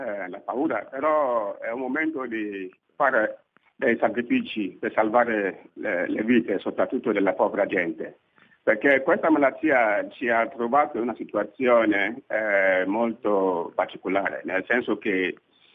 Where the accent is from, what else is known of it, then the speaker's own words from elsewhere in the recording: Northern Province, Sierra Leone; Italian is a second language; vengo nel nord della Sierra Leone, la parte del paese più arretrata e più povera.